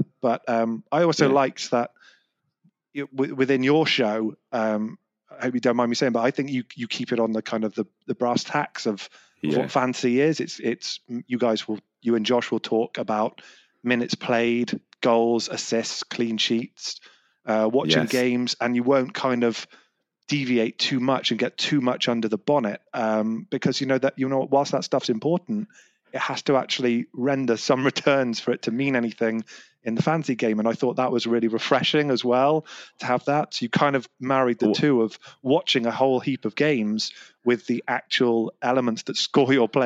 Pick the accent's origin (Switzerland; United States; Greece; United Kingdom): United Kingdom; England; born there; now in Bristol, United Kingdom; accent's probably given it away, but I'm from England. I live in Bristol in the southwest of England. But I'm a West Ham fan, so I was born just outside of London and grew up supporting West Ham.